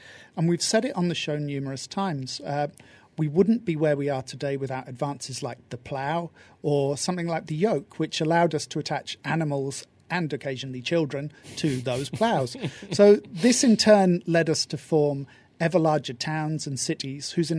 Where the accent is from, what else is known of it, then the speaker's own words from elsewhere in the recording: United Kingdom; You know, I'm British